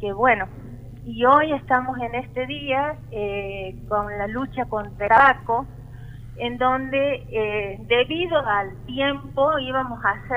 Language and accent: Spanish; Santiago del Estero, Argentina; now in Tucumán, Argentina; Soy de Santiago del Estero, pero hace 30 años vivo aquí.